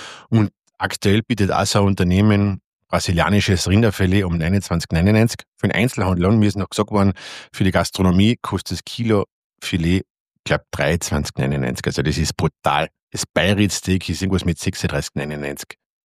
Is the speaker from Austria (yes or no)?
yes; Austria; ich reg mich jetzt als Österreicher, rege mir immer auf